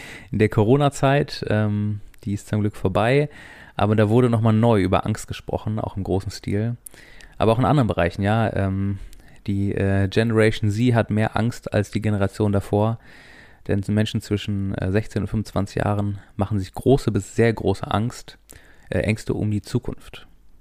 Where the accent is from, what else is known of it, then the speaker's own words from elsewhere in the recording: North Rhine-Westphalia, Germany; ich komme aus dem Kölner Umland